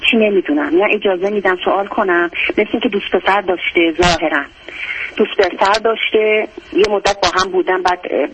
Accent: Iran; ما این چیزی انگلیسی نیستیم که، ما ایرانی هستیم

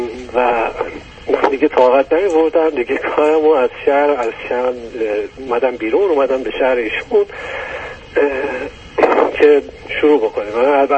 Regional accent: Shiraz, Fars, Iran; moved away as an adult; من الان دیگه به قول من تقریبا یه 4-5 سال از ایران اومدم بیرون، این تعارف رو گذاشتم کنار، اصلا ما شیرازی هستیم یه خود تعارفی هستیم

